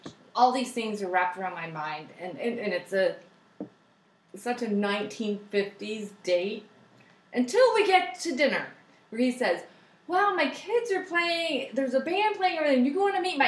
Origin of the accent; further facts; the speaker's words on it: the South, United States; Well, I'm from the South and you always have to have manners.